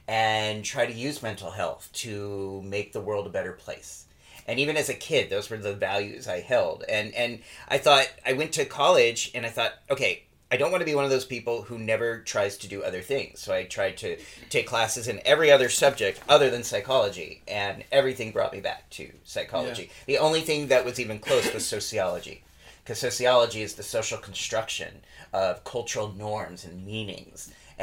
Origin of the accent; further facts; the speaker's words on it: Culver City, California, United States; So, I am from Culver City, California, which is a little part of Los Angeles